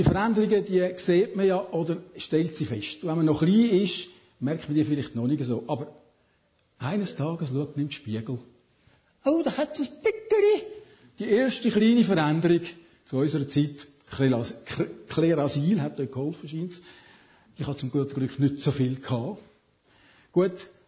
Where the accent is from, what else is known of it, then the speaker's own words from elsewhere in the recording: Switzerland; Soziale Sicherheit ist auch immer in Frage gestellt, auch bei uns in der Schweiz.